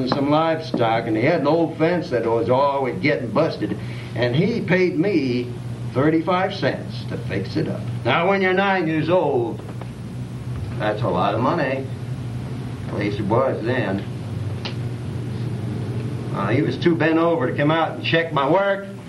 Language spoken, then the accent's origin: English; Fort Sill, Oklahoma, United States; I was brought up around in the Fort Sill, Oklahoma. It's Cannon Cocker country.